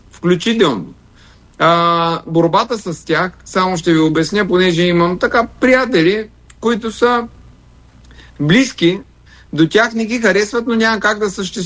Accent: Gorna Oryahovitsa, Veliko Tarnovo Province, Bulgaria; Днеска слушах в Горна Оряховица, която мина към стратегията Ново начало, това е родния ми град

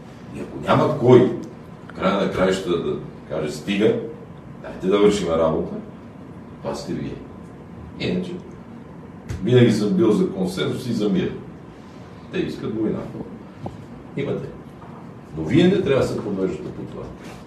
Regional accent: Western Bulgaria, Bulgaria; аз като Шоп, знаеш какво казал Шоп, най-обичам да мразя

